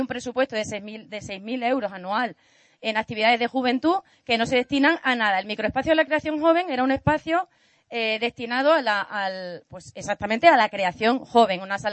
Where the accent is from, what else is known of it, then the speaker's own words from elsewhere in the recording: Extremadura, Spain; hubo un hecho histórico en mi tierra, que no somos un pueblo de mansos, que nos han contado toda la vida que los extremeños parece que vivimos en una siesta permanente